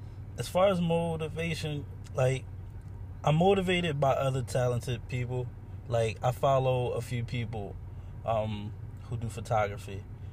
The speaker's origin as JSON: {"language": "English", "town": "Chester", "region": "Pennsylvania", "country": "United States", "lives_now": "Philadelphia, United States", "said": "I am based in Philly, but I'm from Chester."}